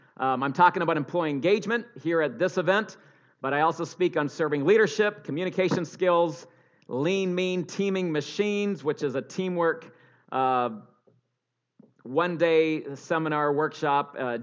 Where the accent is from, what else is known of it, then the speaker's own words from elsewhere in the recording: Ontario, Canada; Where I grew up in Southern Ontario, my dad was a farmer.